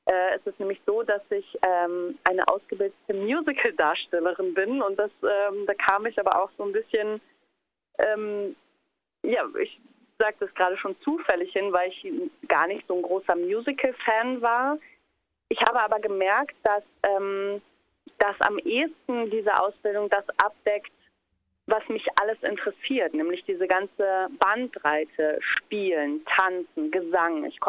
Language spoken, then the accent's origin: German; Hanover, Lower Saxony, Germany; Ich komme aus Hannover